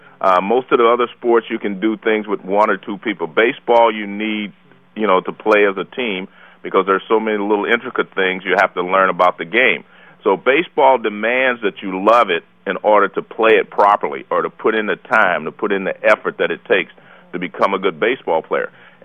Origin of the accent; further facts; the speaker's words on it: Oakland, California, United States; I grew up in Oakland. I went through the Oakland public school system.